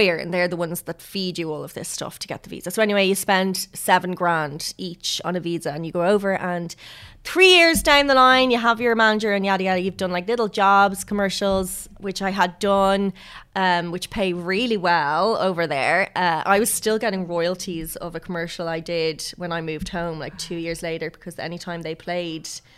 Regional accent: Ireland; You know, any time you met someone new, we're Irish.

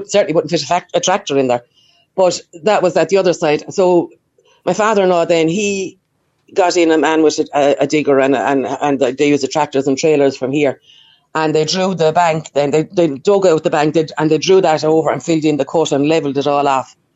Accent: County Waterford, Ireland; I'm from County Waterford, so originally.

